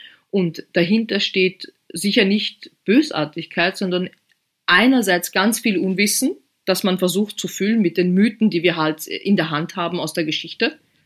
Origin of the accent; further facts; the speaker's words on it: Vienna, Austria; Ich bin jetzt gerade in Wien und sitze hier vom Computer, also in meiner Heimatstadt.